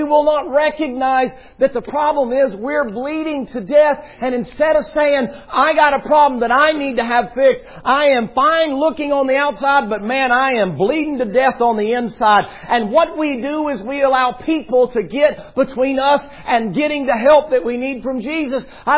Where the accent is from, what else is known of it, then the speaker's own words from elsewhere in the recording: the South, United States; I'm from the South. And one thing I hate about the South is you get something stuck in your craw.